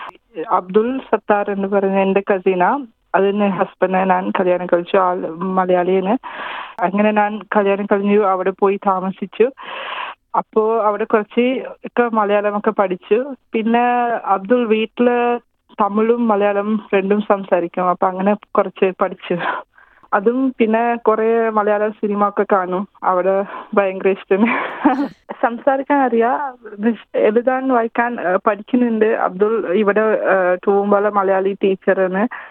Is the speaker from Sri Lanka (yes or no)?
yes; Sri Lanka; Malayalam is a second language; ഞാൻ ഒരു ശ്രീലങ്കയിൽ ജനിച്ചതൊക്കെ അവിടെ നിന്ന് വളർന്നത് ഒക്കെ അവിടെ നിന്ന്.